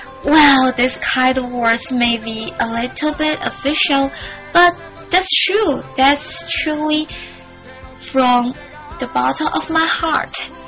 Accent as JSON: {"language": "English", "town": "Shaoguan", "region": "Guangdong", "country": "China", "tie": "born or raised there", "second_language": "English", "said": "I come from Guangdong province."}